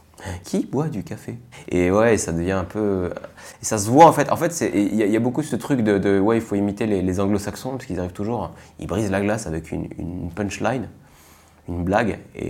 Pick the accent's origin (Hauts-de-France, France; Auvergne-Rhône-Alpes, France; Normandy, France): Auvergne-Rhône-Alpes, France; Lyon; À échelle lyonnaise, parce que je suis de Lyon